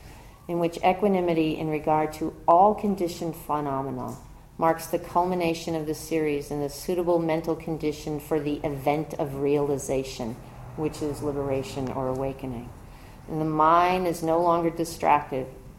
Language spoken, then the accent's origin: English; New York, United States; accent: New York; I started telling the story with my New York accent